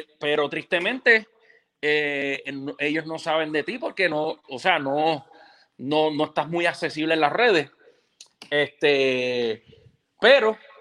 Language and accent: Spanish; Puerto Rico; moved away; este de Puerto Rico, luego la zona norte, luego la zona sur, luego la zona oeste, hasta que después salí de Puerto Rico.